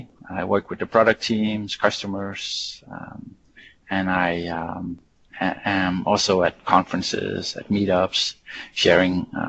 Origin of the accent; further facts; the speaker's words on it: Copenhagen, Capital Region of Denmark, Denmark; I visit the Netherlands a lot, but I am from Copenhagen, Denmark.